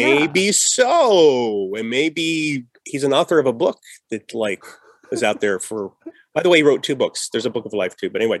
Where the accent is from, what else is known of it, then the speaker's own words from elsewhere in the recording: the South, United States; I can do the Southern thing too because I came from the South as well.